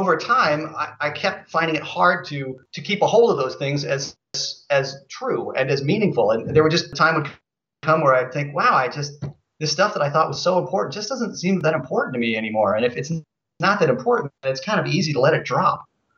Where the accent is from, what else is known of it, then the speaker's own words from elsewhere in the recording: Seattle, Washington, United States; I am from the Great Pacific Northwest in the city of Seattle, and that's where I still live. I've traveled around a great deal.